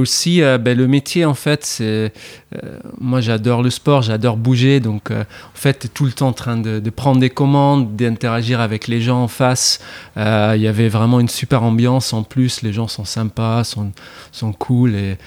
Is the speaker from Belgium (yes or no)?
yes; Ghent, Flanders, Belgium; now in Lille, France; je suis originaire de Gand, en Belgique. Ça fait plus de 10 ans maintenant que j'habite à Lille.